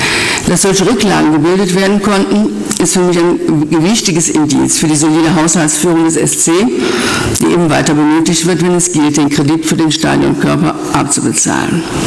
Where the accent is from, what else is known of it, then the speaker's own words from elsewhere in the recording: Aachen, North Rhine-Westphalia, Germany; Die Misere von Alemannia Aachen, also ich komme ja aus der Gegend und höre da immer viel